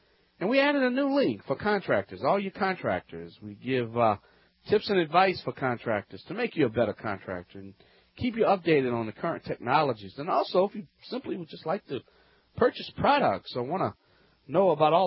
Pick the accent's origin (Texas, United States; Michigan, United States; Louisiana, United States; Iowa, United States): Louisiana, United States; from the Bayou Land.